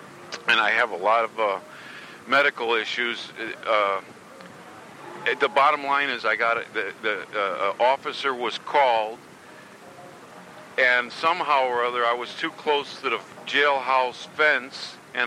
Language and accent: English; Chicago, Illinois, United States; now in Santa Cruz, United States; I've been in this town since 89. I'm from South Chicago. I'm 52 years old. I'm a white male.